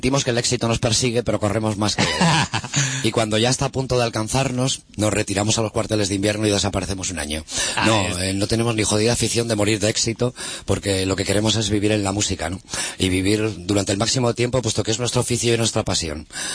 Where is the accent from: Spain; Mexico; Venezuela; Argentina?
Spain; Bilbao, Basque Country; Somos de Bilbao